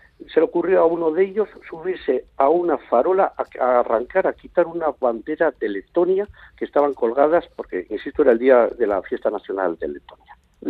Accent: Spain; millones de personas que somos españoles y que no tenemos por qué aguantar que constantemente se pite el himno de nuestro país.

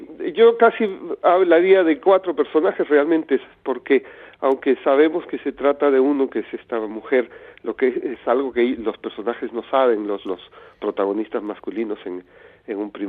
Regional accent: Arequipa, Peru; a un convento en mi tierra natal, en Arequipa

